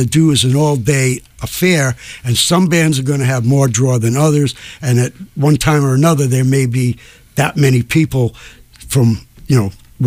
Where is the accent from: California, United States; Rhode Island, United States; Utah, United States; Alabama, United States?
Rhode Island, United States; now in Connecticut, United States; born and raised in Rhode Island, but I got misplaced and displaced to Connecticut because lower taxes and a lot more fun.